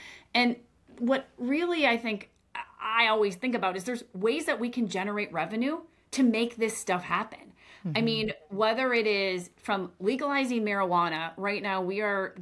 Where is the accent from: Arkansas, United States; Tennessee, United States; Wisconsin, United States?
Wisconsin, United States; I mean, I look in my hometown of the Chippewa Valley, and Kristen, you know this.